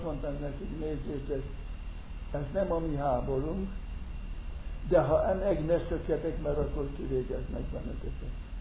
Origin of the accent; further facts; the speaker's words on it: Kaposvár, Somogy, Hungary; És Kaposváron, Somogy vármegyében születtem, ott jártam iskolába.